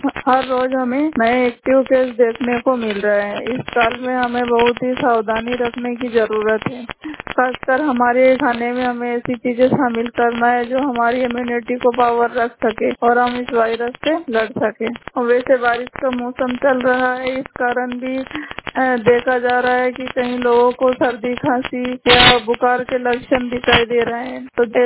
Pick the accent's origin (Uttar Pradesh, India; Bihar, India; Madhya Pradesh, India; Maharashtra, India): Madhya Pradesh, India; Biaora; मैं ब्लॉक ब्यावरा जिला राजगढ़ से हूँ।